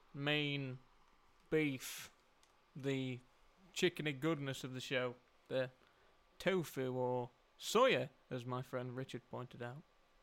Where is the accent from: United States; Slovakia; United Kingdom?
United Kingdom; England; I'm from England.